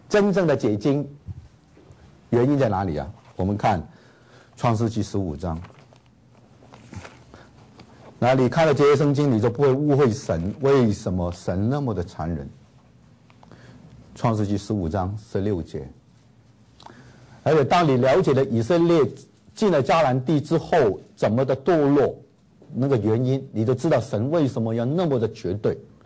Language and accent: Chinese; China; 所以我们中国人也是很聪明的，有神仙理论的。